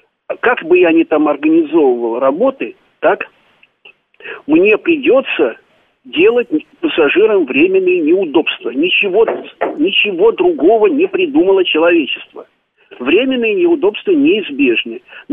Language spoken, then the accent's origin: Russian; Moscow, Russia; Мы делаем там, мы, как москвичи, да, или там московское правительство